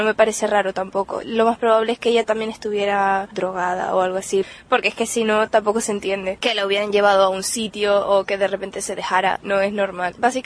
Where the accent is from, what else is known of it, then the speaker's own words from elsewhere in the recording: Canada; Yo soy de Canadá